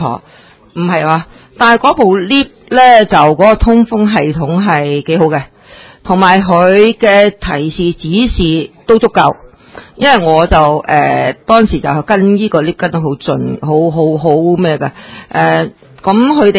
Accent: Hong Kong; 人体同埋我哋香港人即系好多种人噶嘛

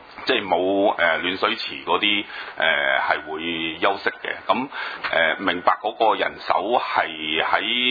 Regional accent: Hong Kong; 我哋應該係重點考慮翻請翻我哋香港人

